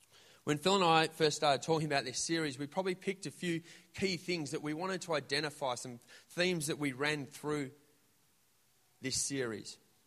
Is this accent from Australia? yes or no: yes; Horsham, Victoria, Australia; I grew up in the country, which was very scarring. But we, as a kid, we experienced a few plagues. I grew up in Horsham